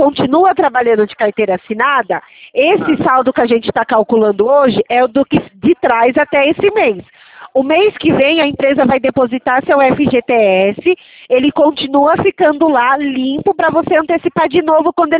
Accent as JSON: {"language": "Portuguese", "town": "Itatiba", "region": "São Paulo", "country": "Brazil", "said": "Eu sou da cidade de Itatiba. Interior de São Paulo."}